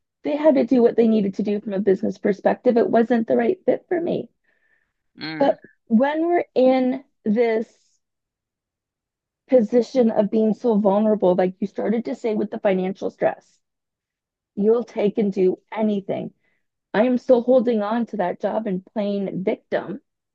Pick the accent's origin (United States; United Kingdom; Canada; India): Canada; I decided to move back to my hometown where my parents still are. I had been away for 20 years just throughout Canada.